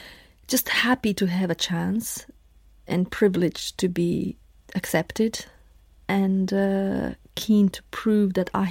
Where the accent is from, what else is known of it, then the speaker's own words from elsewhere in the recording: Bosnia & Herzegovina; I've actually walked into someone's office and said, I come from Bosnia. I need education.